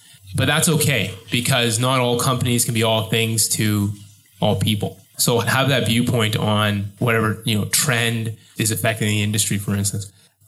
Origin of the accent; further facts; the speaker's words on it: Canada; now in Hong Kong; So I'm originally from Canada, living here in Hong Kong for about 6 years